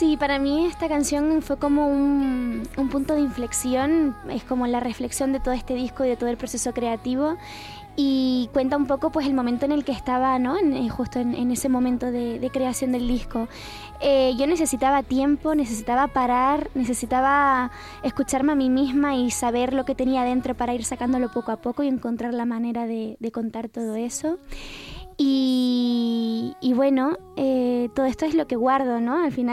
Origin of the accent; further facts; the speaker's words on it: Gáldar, Canary Islands, Spain; Galdar, al norte de Gran Canaria.